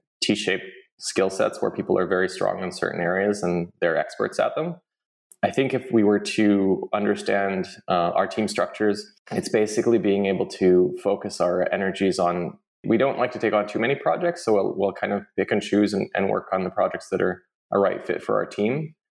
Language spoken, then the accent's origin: English; Vancouver, British Columbia, Canada; moved away as an adult; now in San Francisco, United States; we came back to London, we set up studio in Vancouver. So Vancouver is where the studio originated, my hometown. And then in 2016, moved back down to San Francisco, the Bay Area